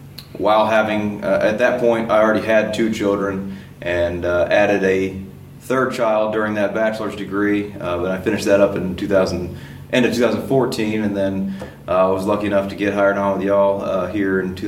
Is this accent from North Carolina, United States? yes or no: yes; North Carolina, United States; Okay, so yeah, I'm actually from North Carolina